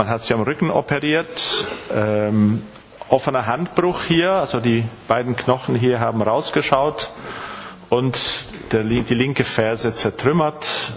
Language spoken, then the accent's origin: German; Spain; Und wir sind nach Spanien ausgewandert und ich bin dann in Spanien aufgewachsen.